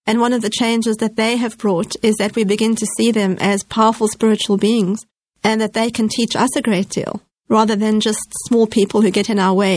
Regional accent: South Africa; Okay, I come from Africa, and as you probably know, there's a great deal of poverty and disease and hardship in Africa, and I live with this on my front doorstep practically. One of the things with the changes in South Africa

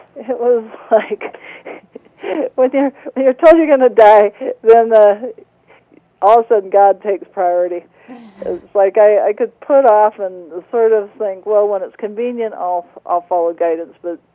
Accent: Salt Lake City, Utah, United States; I had early childhood church experiences growing up in Salt Lake City with the Mormon church

